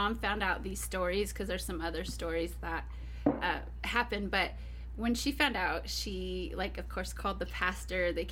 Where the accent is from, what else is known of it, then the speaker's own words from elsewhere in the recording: Washington, United States; also born or lived in California, United States; No, I was born in Cali, but I was raised in Washington State.